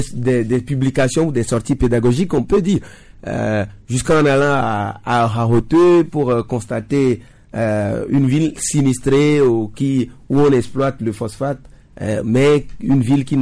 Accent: Tabligbo, Maritime, Togo; chez moi, à Tablikbo, de montrer l'aspect, le visage de ce qui est appelé ville de Tablikbo, qui n'a pratiquement rien d'une ville, mais qui a trois usines autour d'elle là-bas.

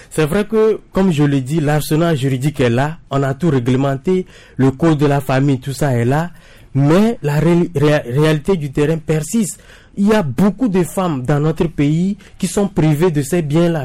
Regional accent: Togo; si je peux me réjouir naturellement en tant que Togolais

